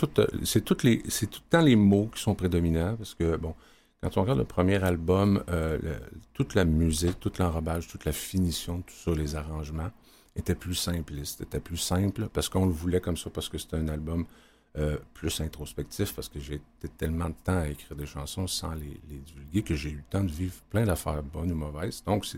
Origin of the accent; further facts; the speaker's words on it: Isle-aux-Coudres, Quebec, Canada; Je viens de l'île aux Coudres, dans Charlevoix.